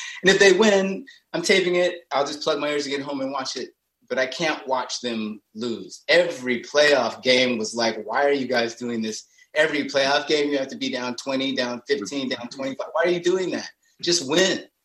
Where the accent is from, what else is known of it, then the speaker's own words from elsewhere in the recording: Kansas City, Missouri, United States; now in Denver, United States; because I was born in Kansas City, Missouri, grew up there, you know, lived there for many years, and then moved to Denver, Colorado.